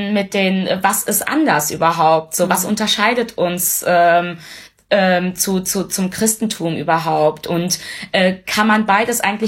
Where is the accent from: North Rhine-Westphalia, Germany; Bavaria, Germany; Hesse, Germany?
North Rhine-Westphalia, Germany; Wir sind eigentlich gebürtige Ostwestfalen.